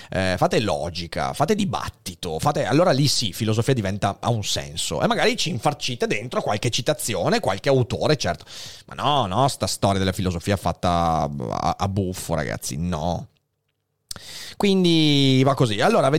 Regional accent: Bergamo, Lombardy, Italy; In realtà sono bergamasco

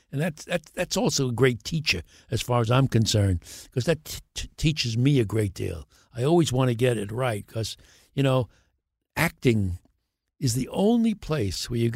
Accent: Brooklyn, New York, United States; born there; even though I was born in Brooklyn, I was a New York Giants fan.

